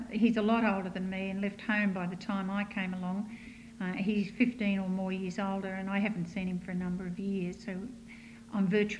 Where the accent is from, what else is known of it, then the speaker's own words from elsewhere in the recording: Australia; I am an Australian, and I have four children, three boys and a girl.